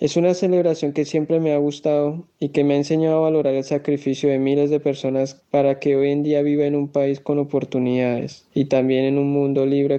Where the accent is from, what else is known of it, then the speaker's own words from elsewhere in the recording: Colombia; now in Volgograd, Russia; Soy un estudiante colombiano que vive en la ciudad de Volgogrado.